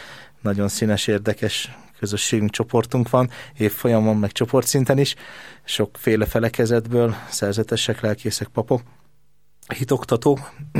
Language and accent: Hungarian; Gödöllő, Pest, Hungary; Gödöllőn nőttem fel, és az egyházközségnek a tagja voltam